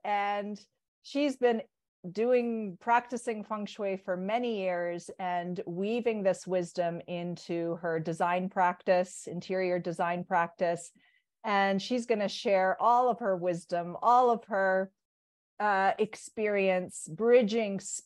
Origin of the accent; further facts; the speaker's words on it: Toronto, Ontario, Canada; I'm a part North American, born and raised in Toronto.